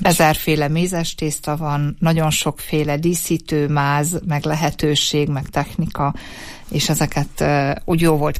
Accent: Great Hungarian Plain, Hungary; born there; Én alföldi születésű vagyok

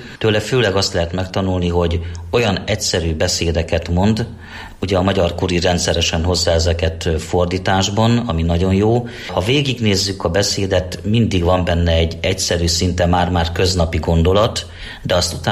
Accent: Sárospatak, Borsod-Abaúj-Zemplén, Hungary; Gyerekkoromban Sárospatakon

